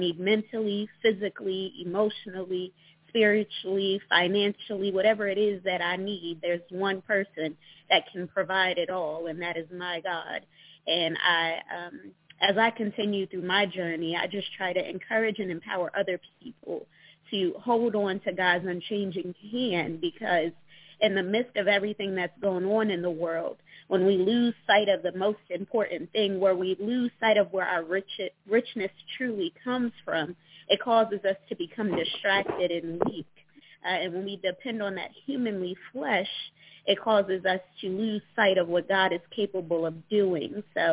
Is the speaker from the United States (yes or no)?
yes; Red Bank, New Jersey, United States; moved away as an adult; now in Columbia, United States; I am 25 years old, born and raised in Red Bank, New Jersey, but now I reside in Columbia, Maryland.